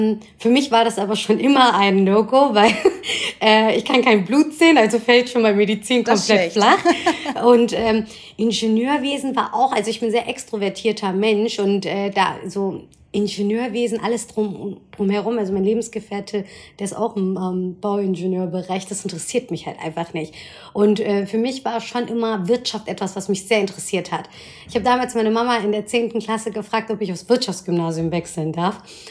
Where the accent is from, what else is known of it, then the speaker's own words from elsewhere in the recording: Bad Wildungen, Hesse, Germany; also wir sind in Bad Wildungen groß geworden, das ist nochmal eine kleine Stadt, damals sind meine Eltern dorthin gekommen, war sehr, sehr schön.